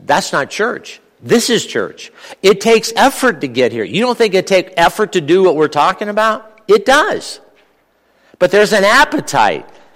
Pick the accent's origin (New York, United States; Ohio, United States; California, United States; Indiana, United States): California, United States; Los Angeles; I'm from Los Angeles, a small town out on the West Coast that's incredibly liberal.